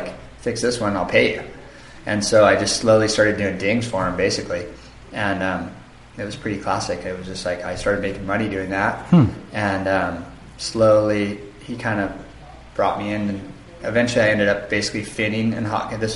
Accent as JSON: {"language": "English", "town": "Santa Barbara", "region": "California", "country": "United States", "tie": "born or raised there", "said": "basically, I grew up in Santa Barbara, in California, and when I was in my early 20s, I moved to the North Shore"}